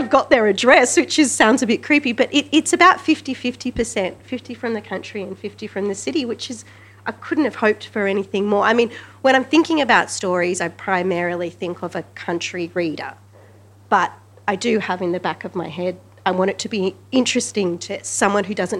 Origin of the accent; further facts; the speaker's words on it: Sydney, New South Wales, Australia; I grew up in Sydney, so I'm not at all a country girl, but I moved to the country about 12 years ago when I married a farmer